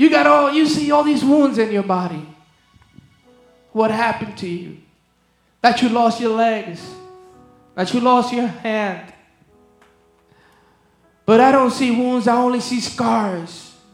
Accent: Puerto Rico; I was in my hometown, Puerto Rico, and I was in this traffic light with a friend of mine.

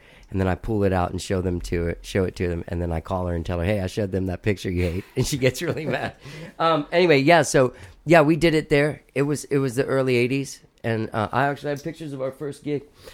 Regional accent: The Woodlands, Texas, United States; Well, I mean, doing it like in the Woodlands, that's where I was in junior high and stuff.

